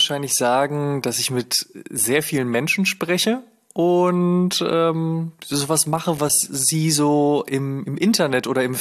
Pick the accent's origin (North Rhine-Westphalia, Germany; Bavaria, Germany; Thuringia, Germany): North Rhine-Westphalia, Germany; Oelde; Ich komme aus einer Kleinstadt namens Oelde. Ich sage immer gerne, das liegt im Dreieck zwischen Münsterland, Ruhrgebiet und Bielefeld.